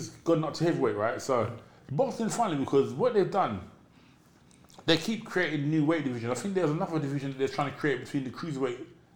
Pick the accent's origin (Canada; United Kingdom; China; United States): United Kingdom; England; Because I was from England, they just flew me straight to Mississippi